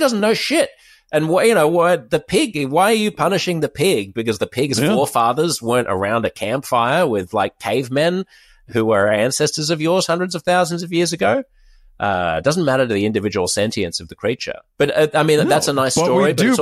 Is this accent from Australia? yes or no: yes; Australia; I would have a different relationship to guns than I do growing up in Australia.